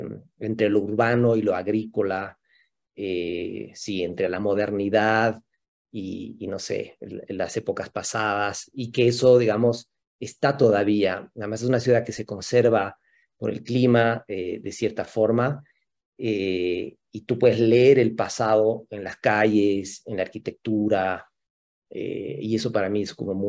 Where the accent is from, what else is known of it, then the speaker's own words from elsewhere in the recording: Cochabamba, Bolivia; para mí es importante retratar y explorar el lugar de donde vengo, ¿no? Que es Cochabamba.